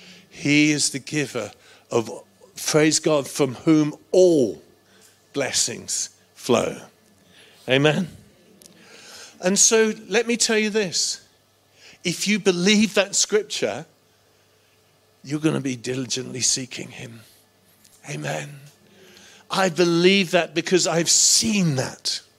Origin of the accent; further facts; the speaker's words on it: High Wycombe, South East England, United Kingdom; I grew up in High Wycombe. And we had a sort of West Country, actually, in Buckinghamshire. Not quite like Berkshire, but it was Buckinghamshire. And we had an accent like that.